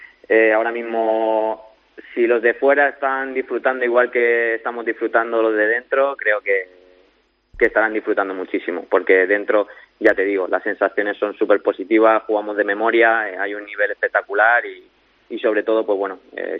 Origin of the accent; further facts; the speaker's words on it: Region of Murcia, Spain; Bueno, él sigue ahí, en Murcia, en mi pueblo.